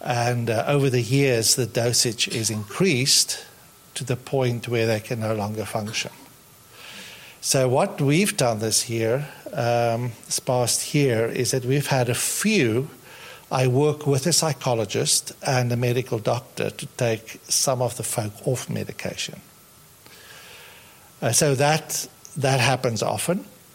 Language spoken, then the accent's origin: English; South Africa; I'm South African, so I don't always know if I reach the target.